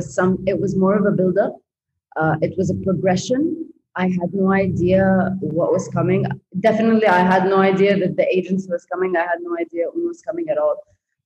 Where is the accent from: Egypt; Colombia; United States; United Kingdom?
Egypt; Cairo, Cairo Governorate; it was just the fact that I came from Cairo and the idea or perception of beauty was so different than how Europeans perceive it.